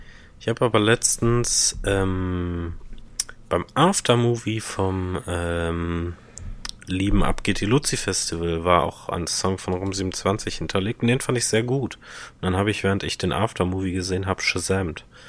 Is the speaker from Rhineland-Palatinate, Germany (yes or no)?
no; Dortmund, North Rhine-Westphalia, Germany; für mich als Dortmunder dass Juicy Beats wahrscheinlich nochmal einen anderen Stellenwert hat